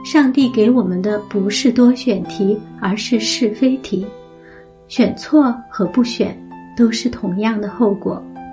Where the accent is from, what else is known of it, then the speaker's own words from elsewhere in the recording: China; 这如同我们中国人门框上贴春联